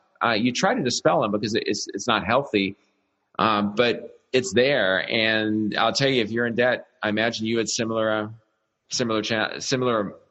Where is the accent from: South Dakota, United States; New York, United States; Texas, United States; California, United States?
California, United States; And I was from California, didn't even really know what an ice storm is.